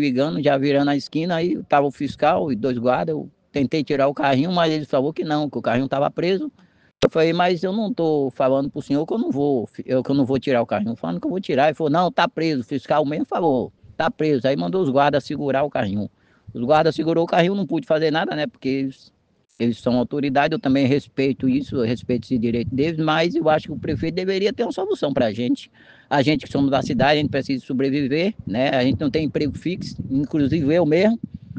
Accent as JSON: {"language": "Portuguese", "town": "Itapetinga", "region": "Bahia", "country": "Brazil", "said": "Por sinal, a gente que somos daqui de Itapetinga, né?"}